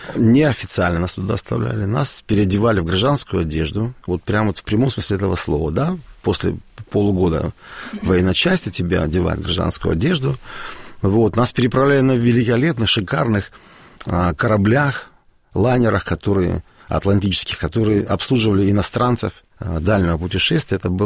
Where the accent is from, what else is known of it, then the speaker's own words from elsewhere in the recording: Kislovodsk, Stavropol Krai, Russia; born there; вот у меня все родственники из Сибири, кроме меня, да, вот точно, вот, потому что я родился на Северном Кавказе, в городе Кисловодске.